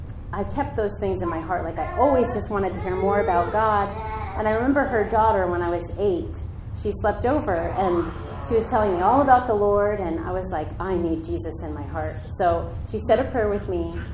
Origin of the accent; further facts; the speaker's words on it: New York, United States; born there; I was born in New York in 1976